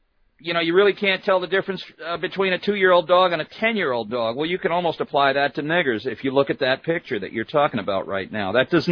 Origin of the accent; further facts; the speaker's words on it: Detroit, Michigan, United States; especially growing up in Detroit.